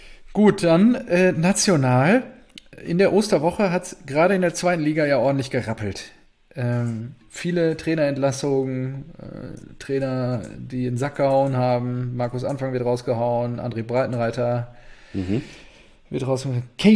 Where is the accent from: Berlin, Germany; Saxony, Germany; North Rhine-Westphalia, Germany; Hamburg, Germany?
North Rhine-Westphalia, Germany; Also bin ich für die Sympathie hier zu der Region, in der ich hier leben darf oder... zu meiner westfälischen Heimat, auch Ostwestfalen, ne?